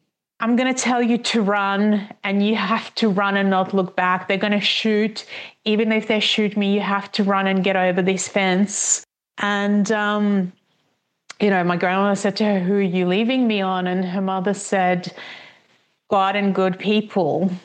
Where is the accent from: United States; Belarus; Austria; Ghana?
Belarus; Minsk; And I also grew up, you know, in Belarus, and I was born in Minsk